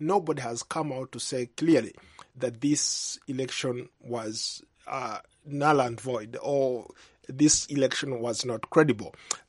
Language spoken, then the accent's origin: English; Uganda; I'm from Uganda